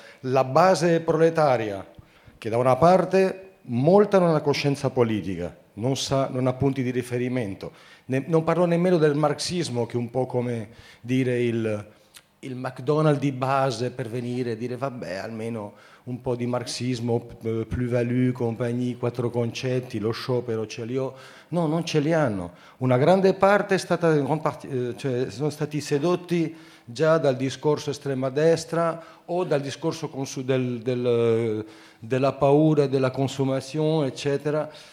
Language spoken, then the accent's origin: Italian; Spain; Italian is a second language; now in Paris, France; io abito a Parigi, quindi grazie. Eppure sono spagnolo, però.